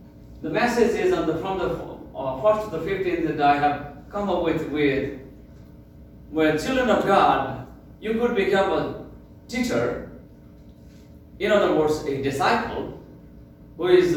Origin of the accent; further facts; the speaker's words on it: Nepal; Not that you can tell I'm from Nepal either, do you?